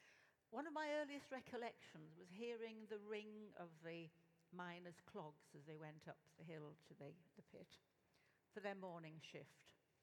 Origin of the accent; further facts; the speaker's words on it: Castleford, Yorkshire and the Humber, United Kingdom; I was born in Castleford in West Riding of Yorkshire, so I'm Yorkshire through and through. And I spent my formative years in that town.